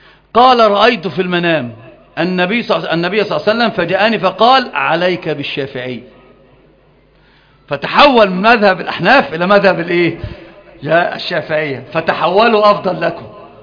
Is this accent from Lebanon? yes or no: no; Alexandria, Alexandria Governorate, Egypt; لا انا مش معوب انا اسكندراني، كل اسكندرانيه بيقولوا احنا رايحين واحنا جايين